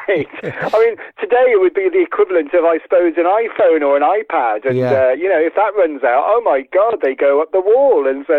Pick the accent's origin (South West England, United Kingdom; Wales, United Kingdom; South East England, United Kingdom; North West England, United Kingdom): South West England, United Kingdom; Cheltenham; I come from Cheltenham in Gloucestershire, and we have one of the biggest dry ski slopes in the country in Gloucester